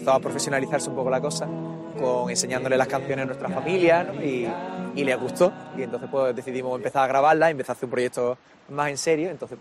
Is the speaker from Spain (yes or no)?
yes; Málaga, Andalusia, Spain; somos un grupo malagueño que llevamos un par de añitos cantando y somos jóvenes de Málaga, que somos familia muchos de nosotros.